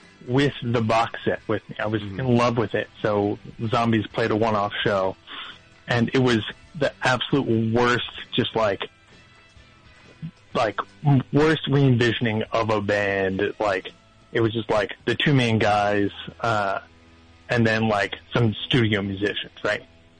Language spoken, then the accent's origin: English; Pennsylvania, United States; now in Brooklyn, United States; from Brooklyn. How are you?